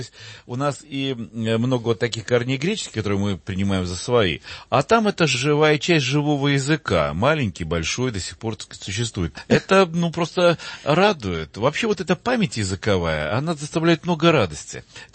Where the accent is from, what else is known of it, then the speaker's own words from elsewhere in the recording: Odesa, Odesa Oblast, Ukraine; я все-таки на рабочих окраинах вырос, потому что у нас, вот я вырос в Одессе, правда, Одесса не совсем Украина, конечно